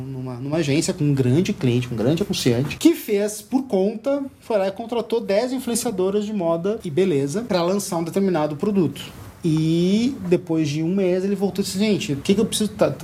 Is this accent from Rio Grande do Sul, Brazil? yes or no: yes; Rio Grande do Sul, Brazil; E eu sou gaúcho, tava lá há pouco.